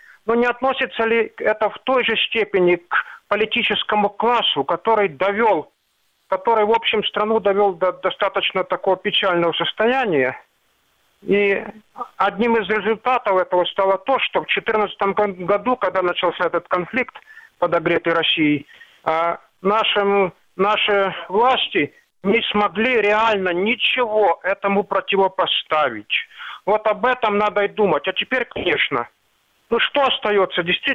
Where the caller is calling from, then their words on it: Sloviansk, Donetsk Oblast, Ukraine; из Славянска.